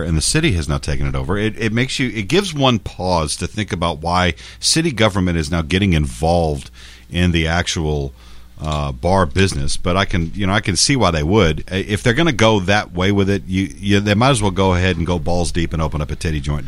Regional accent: San Antonio, Texas, United States; I grew up in San Antonio. I used to go to the Riverwalk.

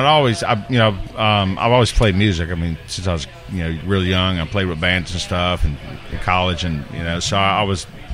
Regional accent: Louisiana, United States; growing up in South Louisiana, I did a lot of Southern humor, a lot of stuff about my family

